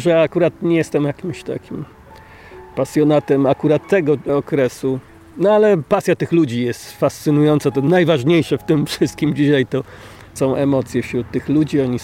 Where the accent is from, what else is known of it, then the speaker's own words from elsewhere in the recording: Masovian Voivodeship, Poland; ja jestem z mazowieckiego, ale babcia z lubelskiego, z świętokrzyskiego.